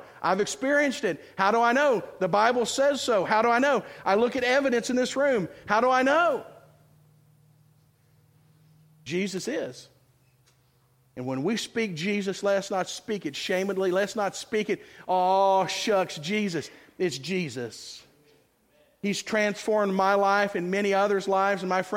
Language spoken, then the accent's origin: English; Texas, United States; Because I'm an American. I'm a Texan.